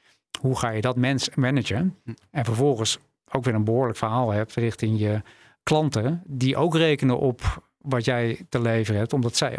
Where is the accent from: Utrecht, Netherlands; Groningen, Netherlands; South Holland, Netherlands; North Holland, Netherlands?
South Holland, Netherlands; Ik kom uit de buurt van Rotterdam.